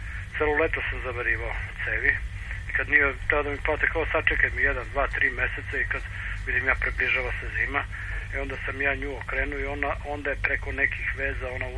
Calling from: Belgrade, Serbia; Ja sam iz Beograda, 5 godina sam nezaposlen.

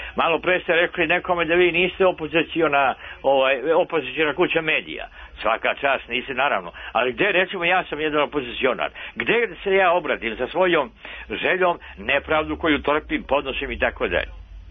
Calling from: Kosovo; Slušam ja vaš program, ja sam sa Kosmeta.

